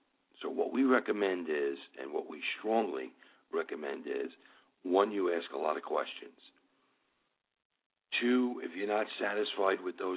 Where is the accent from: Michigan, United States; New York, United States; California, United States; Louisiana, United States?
New York, United States; accent: New York; now in Southern US; So obviously, as soon as we say hello, they know that we're from New York.